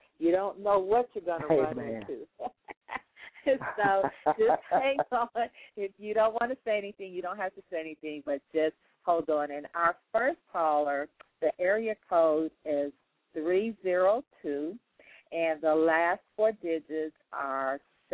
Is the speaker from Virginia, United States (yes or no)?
no; Chicago, Illinois, United States; now in North Carolina, United States; And Chicago is my hometown. Also, I live in North Carolina now, so maybe we can.